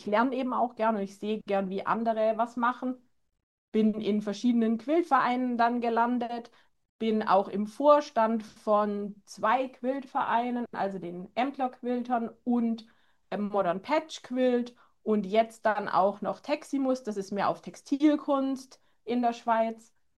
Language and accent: German; Stuttgart, Baden-Württemberg, Germany; ursprünglich komme ich ja aus Stuttgart. So als Schwabe dann dieses also Stoffe verschwenden, war so schwierig für mich.